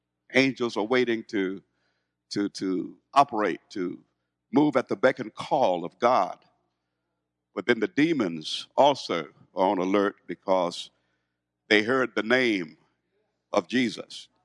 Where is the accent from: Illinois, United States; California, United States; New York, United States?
Illinois, United States; Brooklyn; Now, you know, I'm from Brooklyn, Illinois